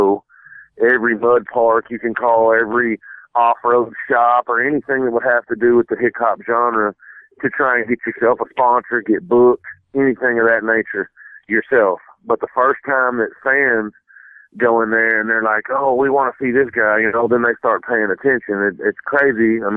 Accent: Texas, United States; I grew up on the Red River in northeast Texas

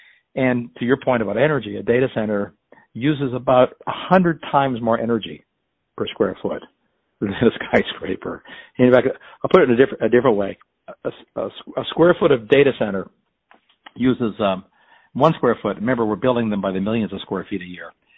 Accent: Canada; now in United States; I'm Canadian. I immigrated to America

